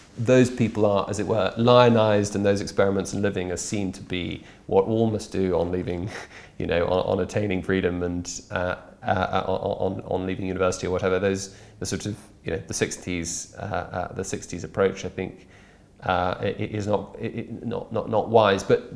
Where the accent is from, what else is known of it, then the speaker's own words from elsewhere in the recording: Brussels, Brussels-Capital Region, Belgium; I've been a Brexiteer since I was 13. I grew up in Brussels.